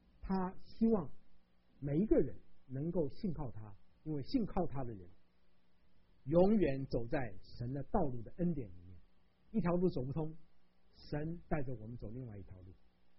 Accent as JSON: {"language": "Chinese", "country": "Taiwan", "lives_now": "United States", "said": "我从台湾来的，台湾来的话，前三名都有奖品啊"}